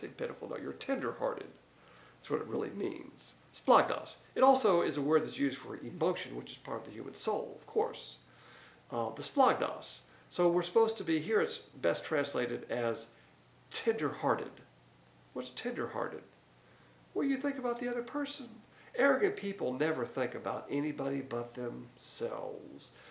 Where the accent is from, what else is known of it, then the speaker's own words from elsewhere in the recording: the South, United States; Now, as a Southerner, we're raised on manners